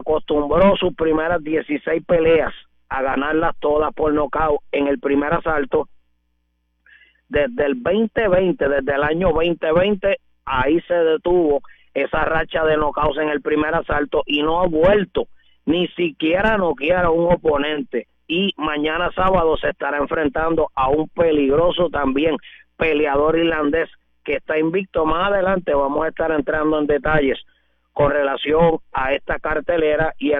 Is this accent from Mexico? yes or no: no; Puerto Rico; como puertorriqueño